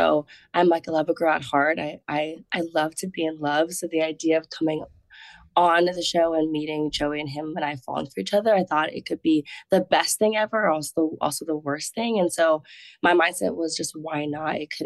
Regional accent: Hawaii, United States; moved away as an adult; So I was born and raised in Hawaii. Okay. So I left home when I was 18, my poor parents.

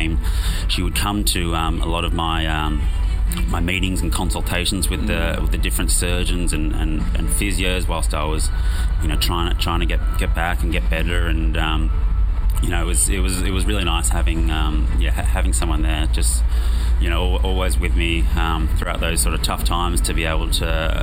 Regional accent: Sydney, New South Wales, Australia; I'm from Sydney, so it's not as popular there.

